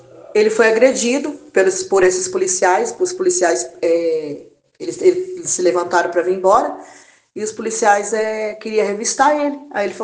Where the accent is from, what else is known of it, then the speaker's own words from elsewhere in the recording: São Paulo, Brazil; A gente está aqui na cidade há pouco tempo, tem 7 meses. Nunca saí, vim de São Paulo, da cidade perigosa